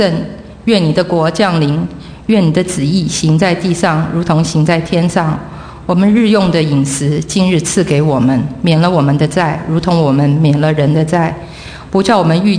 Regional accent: Taiwan; moved away as an adult; now in United States; 因为我从来也没想到说我会从台湾来到美国。

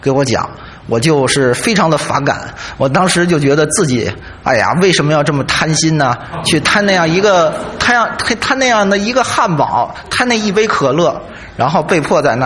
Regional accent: Beijing, China; 我来自北京。

